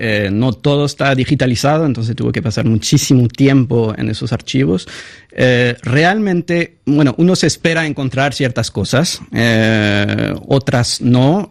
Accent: France; entonces como francés eso me impactó muchísimo

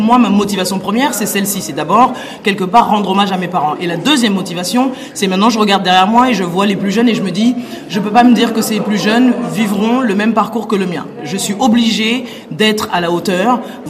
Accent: France; qui j'étais en tant que Française dont les parents sont nés sur le continent africain et qui parfois avait du mal à trouver sa place. Aujourd'hui, j'en ai 24 de plus

